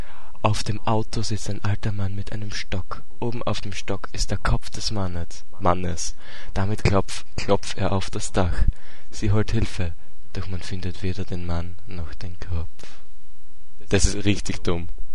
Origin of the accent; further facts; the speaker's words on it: Eschwege, Hesse, Germany; Also wir haben so circa 10 Kilometer von meinem Heimatort Eschwege entfernt.